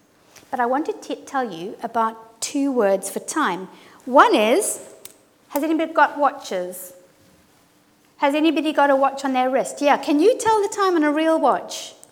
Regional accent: Zimbabwe; And it looks a bit African, and I come from Zimbabwe, so that's why I like it.

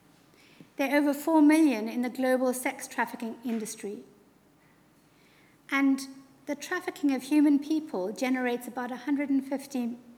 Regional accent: Zimbabwe; now in United Kingdom; They're some of the first people my family and I met when we came from Zimbabwe to UK about 18 years ago.

